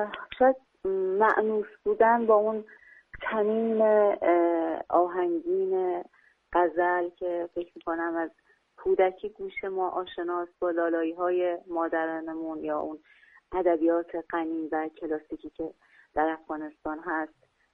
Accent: Iran; born there; من متولد ایران هستم، اما خب در منزل قاعدتا با اون لحجه خودمون صحبت میکنیم. من اینکه خب احساس میکنم با دو تا لهجه دارم زندگی میکنم

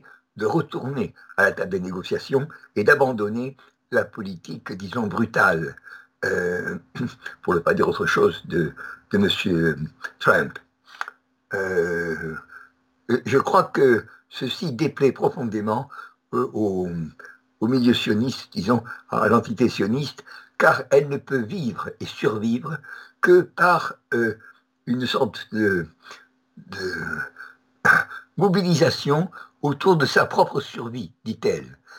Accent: Toulouse, Occitanie, France; Et à Toulouse, qui est ma ville natale

